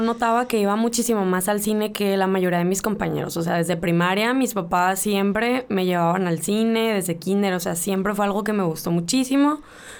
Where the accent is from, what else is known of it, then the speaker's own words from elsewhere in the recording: Mazatlán, Sinaloa, Mexico; los dos somos de Mazatlán